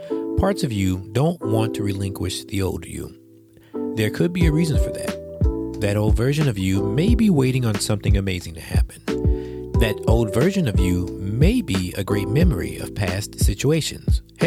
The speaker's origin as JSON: {"language": "English", "region": "Louisiana", "country": "United States", "tie": "born or raised there", "moved": "yes", "lives_now": "Dallas, United States", "said": "I used to talk it up like it was the best thing on earth to be living outside of my hometown. Anything was better than my hometown. At any rate, I was telling my twin that she should move too. There was nothing there in Louisiana for her"}